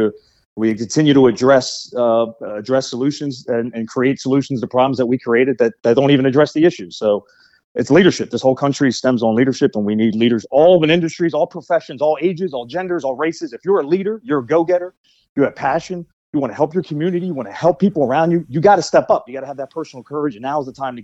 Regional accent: Pennsylvania, United States; I come from Pennsylvania, tons of police departments.

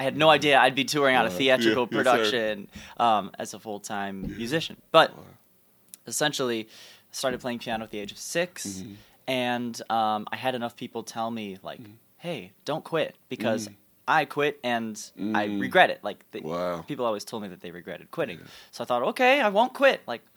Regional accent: Chicago, Illinois, United States; I've been back here in Chicago, my hometown, ever since.

